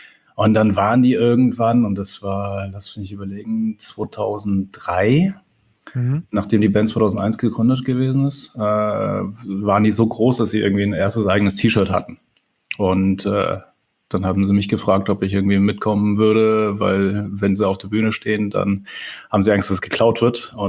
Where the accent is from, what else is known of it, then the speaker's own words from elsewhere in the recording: Pforzheim, Baden-Württemberg, Germany; aber ich bin aufgewachsen in Pforzheim. Das ist jetzt nicht gerade die progressivste Stadt, sage ich jetzt mal.